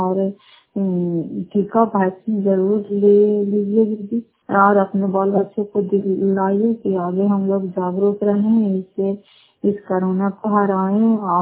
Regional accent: Fatehpur, Bihar, India; घर फतेहपुर पंचायत नाकोटा जिला नालंदा खरापतरा ब्लॉक की निवासी हूँ

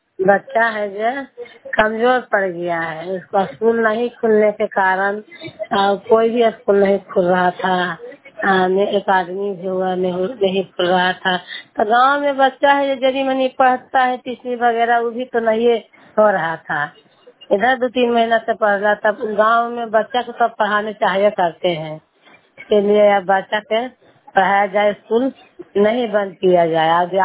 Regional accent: Kachcha, India; मैं कच्चा गांव के रहने वाली हूँ।

